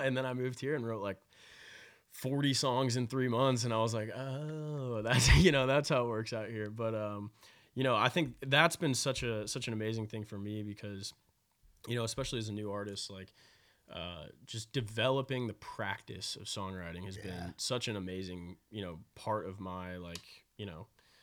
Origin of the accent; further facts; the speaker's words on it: Dallas, Texas, United States; moved away as an adult; also born or lived in Cleveland, United States / Philadelphia, United States; But yeah, so I grew up in Dallas, and, you know, you play youth hockey as long as you can in Texas